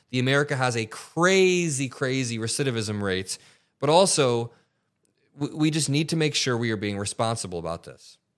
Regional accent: Indiana, United States; now in Chicago, United States; I grew up in Northwest Indiana, and I drove back into Chicago to hit the studio again

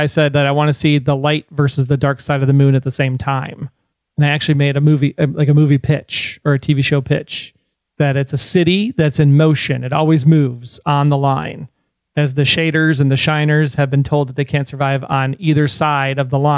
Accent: Milwaukee, Wisconsin, United States; Milwaukee, my hometown.

